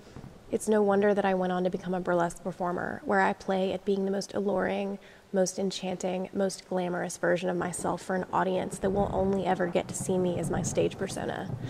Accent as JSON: {"language": "English", "region": "Louisiana", "country": "United States", "tie": "born or raised there", "said": "I grew up in South Louisiana. I didn't see snow until I was 14 years old, and I didn't cross the Mason-Dixon line until I was old enough to drive."}